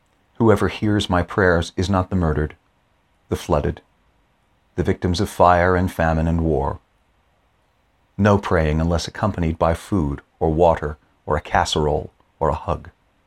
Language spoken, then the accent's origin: English; Baltimore, Maryland, United States; moved away as an adult; I am a U.S. minister, U.S.-born minister serving here. I grew up in West Baltimore, The Wire, anyone? I left the U.S. as a young man in 1985